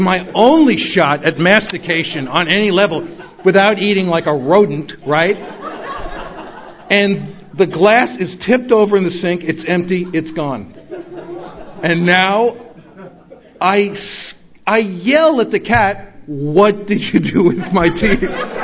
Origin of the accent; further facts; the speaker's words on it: New York, United States; I grew up in the Bronx. I lived in New York my whole life. It's wonderful for me to come home.